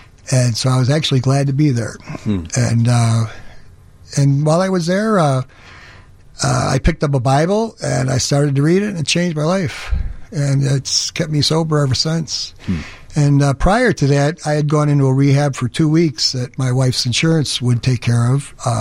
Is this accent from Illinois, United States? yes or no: yes; Chicago, Illinois, United States; now in Frankfort, United States; Originally from Chicago, South Side.